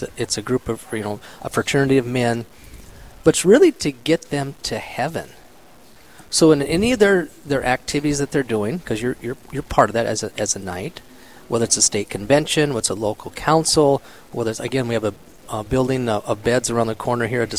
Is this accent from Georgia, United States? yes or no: no; South Dakota, United States; I'm from West River, South Dakota.